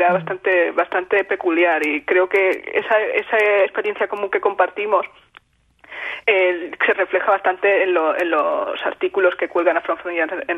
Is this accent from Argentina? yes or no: no; Spain; somos profesionales, no somos hijas de inmigrantes, pero somos españolas y españoles, y yo me siento española más que de cualquier otra parte.